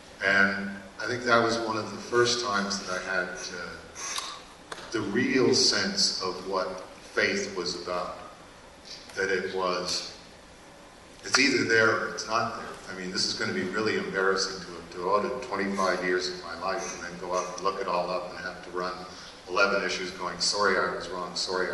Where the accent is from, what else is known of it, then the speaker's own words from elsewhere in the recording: Canada; to use a hockey analogy as a Canadian, we're in the last minute of the third period.